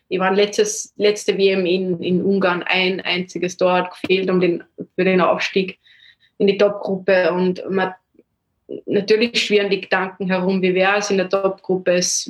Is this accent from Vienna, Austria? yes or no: no; Zell am See, Salzburg, Austria; Und natürlich verfolge ich liebend gern die Spieler, mit denen ich aufgewachsen bin in Zell-am-See